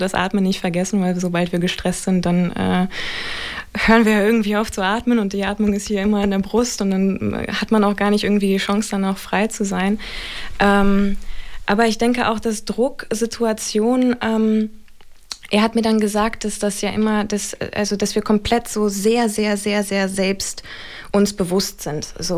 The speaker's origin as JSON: {"language": "German", "town": "Osnabrück", "region": "Lower Saxony", "country": "Germany", "tie": "born or raised there", "said": "Also Osnabrück ist ja erstmal meine Heimat, so, da bin ich ja gut aufgehoben und sicher."}